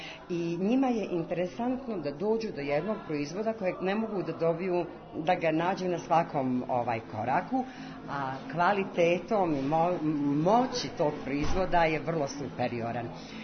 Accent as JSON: {"language": "Serbian", "town": "Sarajevo", "region": "Federation of Bosnia and Herzegovina", "country": "Bosnia & Herzegovina", "said": "Jesam Švicarka po papirima, kao malo prije što sam vam rekla, ali ja sam prvenstveno Sarajka."}